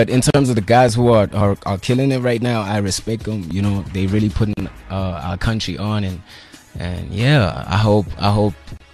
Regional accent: Butterworth, Eastern Cape, South Africa; But I hail from Eastern Cape, Butterworth.

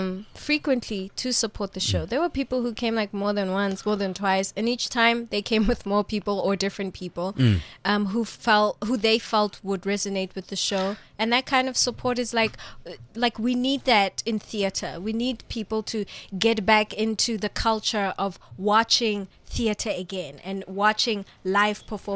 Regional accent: Klerksdorp, North West, South Africa; We're from the same place. We're from Klaagsdorp.

